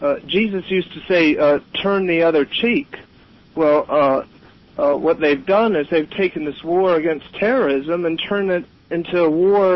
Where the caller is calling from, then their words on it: Dawsonville, Georgia, United States; I'm calling from Dawsonville, Georgia.